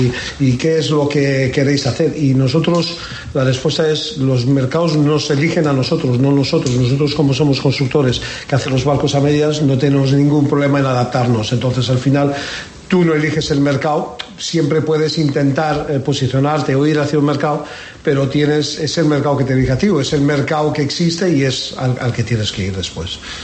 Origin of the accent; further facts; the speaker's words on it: Canada; now in Spain; yo no soy nativo de aquí, yo soy nativo de Canadá, y la idea era volver a Canadá, y mi madre es de Tapia de Casariego